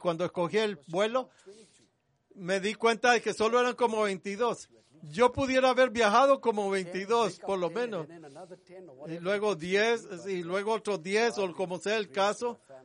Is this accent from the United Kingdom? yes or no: yes; United Kingdom; Spanish is a second language; Espero que mi acento no sea demasiado malo. Soy británico.